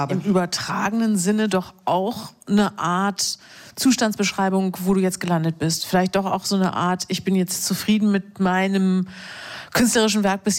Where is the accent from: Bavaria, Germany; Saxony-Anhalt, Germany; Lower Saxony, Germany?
Lower Saxony, Germany; Melle; born there; weil ich ungefähr 20 Kilometer davon entfernt in der Weltstadt Melle zur Welt gekommen bin.